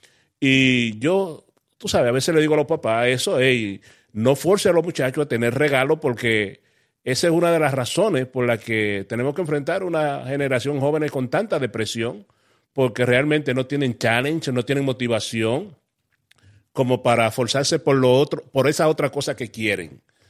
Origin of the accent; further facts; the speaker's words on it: Dominican Republic; En mi país, República Dominicana, tu país también, no se celebra tanto cuando yo estaba creciendo